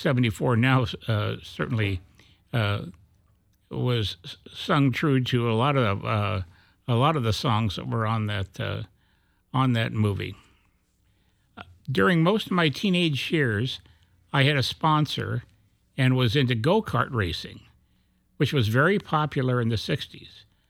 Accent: Petaluma, California, United States; I grew up in Petaluma, California, a small town of Northern California. It's about 40 miles north of San Francisco in Sonoma County.

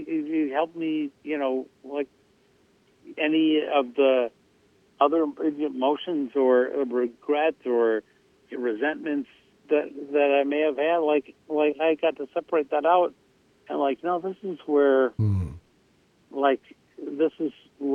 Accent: Madison, United States; And it's here right in my hometown of Madison, the startup.

